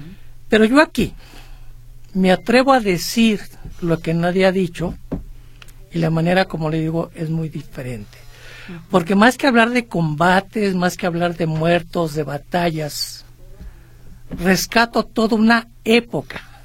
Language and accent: Spanish; Cuquío, Jalisco, Mexico; Cuquío, Jalisco.